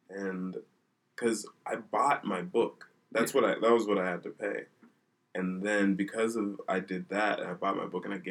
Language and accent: English; Nigeria; Yes, I am undereducated in the ways of being Nigerian, and I don't know Yoruba.